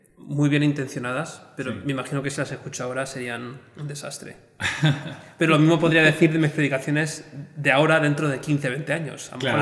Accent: Torrejón de Ardoz, Community of Madrid, Spain; now in Seville, Spain; soy originalmente de Torrejón de Ardoz, en las afueras de Madrid.

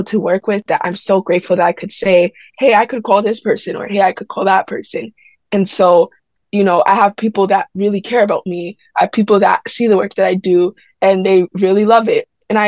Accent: United States; like I am American and those are my values too.

